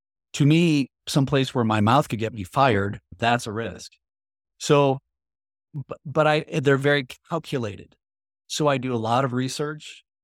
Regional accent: Midwest, United States; I grew up in the Midwest, the idea like the Midwest martyr syndrome

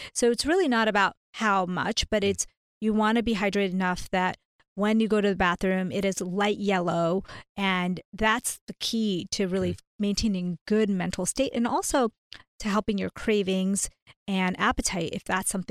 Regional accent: India; now in United States; So, long story short, I am an Indian, a South Asian immigrant to the U.S.

